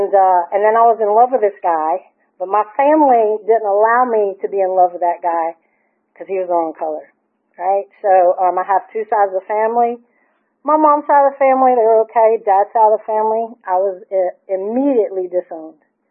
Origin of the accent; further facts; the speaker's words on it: Marietta, Georgia, United States; born there; I'm a little Georgia peach, born in 1979. I was born in 74 in Marietta, Georgia, Kennestone baby, a third generation Kennestone baby.